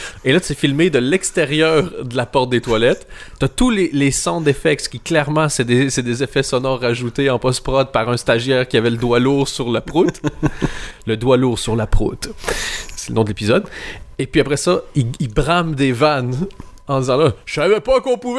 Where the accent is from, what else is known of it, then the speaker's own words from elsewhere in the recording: Belgium; Et donc, comme nous sommes belges, passais devant le Stade de France.